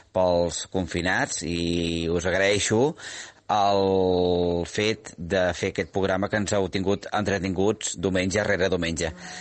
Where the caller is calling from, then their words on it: Montblanc, Catalonia, Spain; de Montblanc, de la plaça, de la botiga de Calvives.